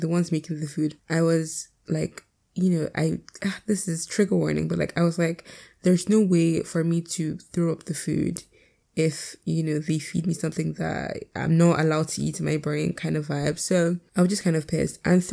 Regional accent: Delta, Nigeria; I went to Delta because I'm from Delta.

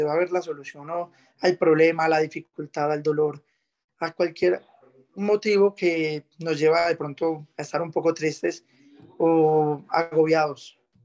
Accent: Granada, Antioquia, Colombia; now in Medellín, Colombia; yo soy oriundo del pueblo de Granada, vivo actualmente en Medellín. Soy comerciante

